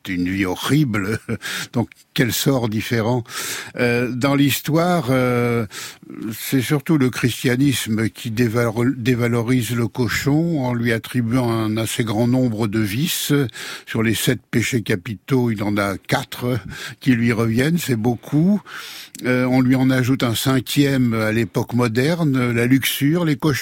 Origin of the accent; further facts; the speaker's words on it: Normandy, France; Quand j'étais enfant, le fermier à côté de chez moi en Normandie élevait des cochons